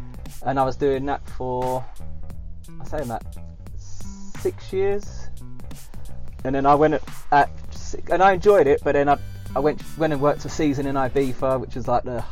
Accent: Bethnal Green, London, United Kingdom; So I'm from Bethnal Green all my life. Grew up in Arnold Circus, then went down to Old Bethnal Green Road, and I've been there literally for 36 years.

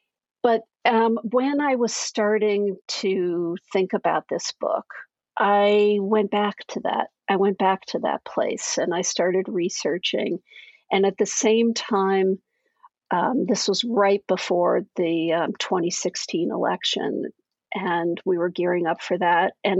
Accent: East Coast, United States; moved away; I've been out here for some decades. I grew up on the East Coast

